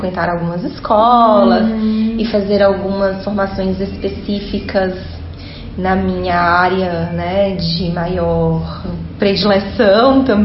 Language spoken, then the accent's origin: Portuguese; Fortaleza, Ceará, Brazil; also born or lived in Salvador, Brazil / France; Inicialmente em Fortaleza, depois eu sou de Fortaleza.